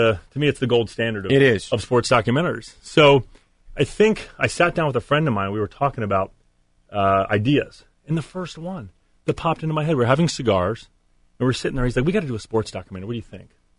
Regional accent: Baltimore, Maryland, United States; I'm from Baltimore.

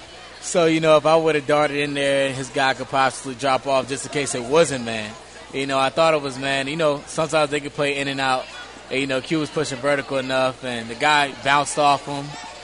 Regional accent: Virginia, United States; Maybe possibly even here, you know, because I'm from Virginia.

